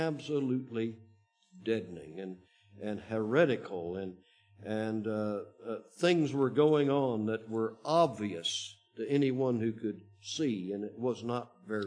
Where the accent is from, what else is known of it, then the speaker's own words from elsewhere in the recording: Indianapolis, Indiana, United States; there was a library in my hometown of Indianapolis, and again, a Protestant library, and I got access.